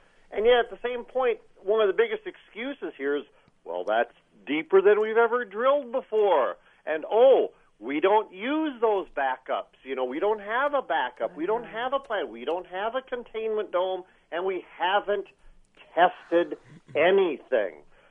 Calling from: Kiester, Minnesota, United States; Keister, Minnesota, small town up on the border here. Where I can see Iowa from here.

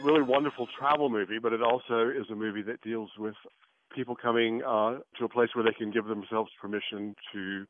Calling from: Chapel Hill, North Carolina, United States; I'm calling from Chapel Hill.

